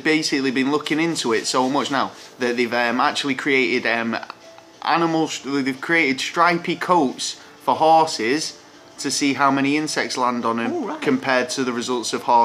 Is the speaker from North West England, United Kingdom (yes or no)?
yes; Middleton, North West England, United Kingdom; I'm from Middleton, but in the UK.